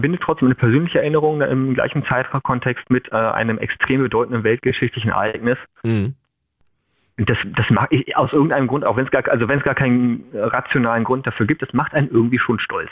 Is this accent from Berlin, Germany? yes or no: yes; Berlin, Germany; also born or lived in Buxtehude / Munich; Und habe dann mit meiner Mutter noch ein Jahr in München verbracht, in der Nähe von München, und von da aus sind wir tatsächlich nach Berlin gezogen direkt. Und innerhalb Berlins dann noch sehr oft umgezogen, also erst in Zehlendorf, dann in Lichterfelde, Prenzlauer Berg, aus Berlin raus, dann ich selber nach Berlin wieder rein.